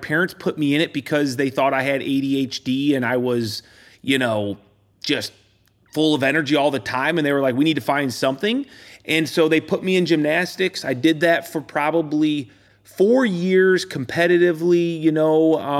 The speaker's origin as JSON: {"language": "English", "region": "Illinois", "country": "United States", "tie": "born or raised there", "said": "I grew up in the Midwest. Always have been here in Illinois."}